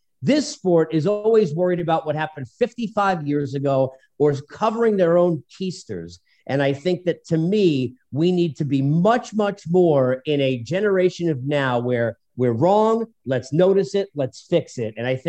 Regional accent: New York, United States; I'm a New Yorker with no patience still, even though I live in the South now for years.

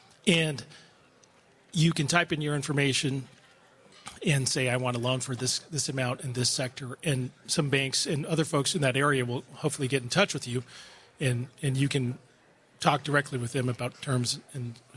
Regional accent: Red Mesa, Arizona, United States; if you're coming from Native background, like I grew up in Red Mesa, Arizona, and we don't have any banks in Red Mesa, Arizona.

